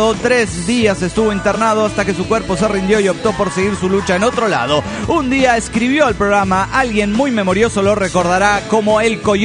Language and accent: Spanish; Tecate, Baja California, Mexico; de Tecate, Baja California, México.